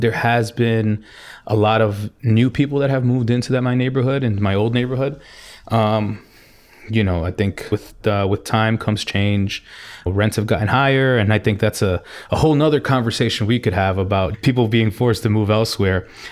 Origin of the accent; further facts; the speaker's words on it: New York City, New York, United States; So yeah, growing up in Jackson Heights, my hobbies were, I loved playing sports with my friends.